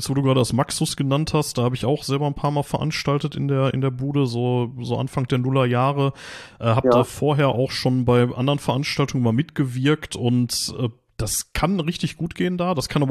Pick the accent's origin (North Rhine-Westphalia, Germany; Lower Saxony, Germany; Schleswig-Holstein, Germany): North Rhine-Westphalia, Germany; Gladbeck; dass der Verein sich da so engagiert und meine alte Heimat da so mit Musik fördert